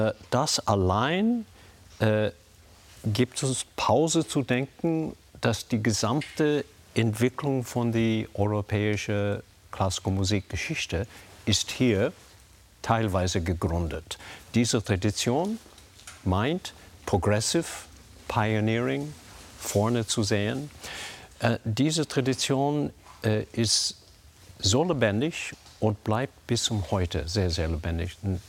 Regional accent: United States; German is a second language; now in Germany; Deutschland für uns als Amerikaner ist ein Quelle von enorm Inspirations

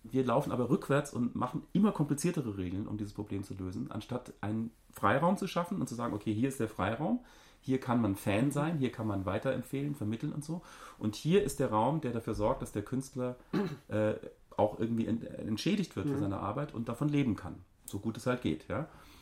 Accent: Poland; weil ich bin Pole und meine Hymne kam nicht, aber sie kam.

